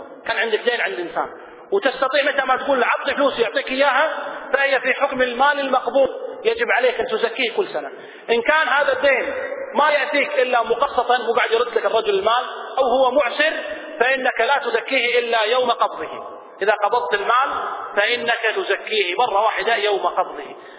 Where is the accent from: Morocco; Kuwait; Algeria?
Kuwait; فوزارة الأوقاف عندنا في الكويت